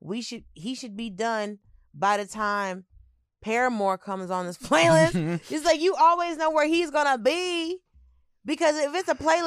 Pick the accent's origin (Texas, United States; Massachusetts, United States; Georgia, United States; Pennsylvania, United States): Georgia, United States; I'm from Georgia. We love a home invasion.